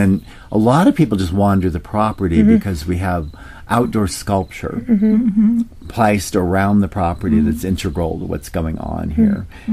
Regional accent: the West, United States; I grew up in the West, so I very much experienced everything from urban renewal and all this thing.

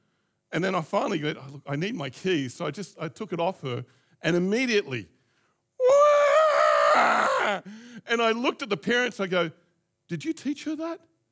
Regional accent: Australia; And of course, I see Indians, and as an Aussie, you know, I'm thinking, oh, I've got to go up and talk to them.

